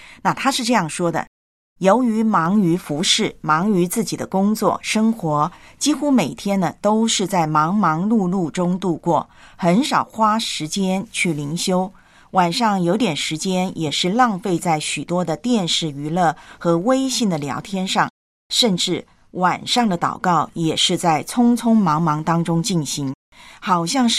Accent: China; 就像呢我是中国人，那么我就应该呢说普通话

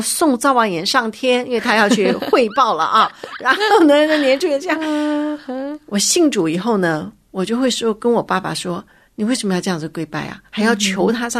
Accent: China; 我就想到啊，这个我们中国人过年的情况啊

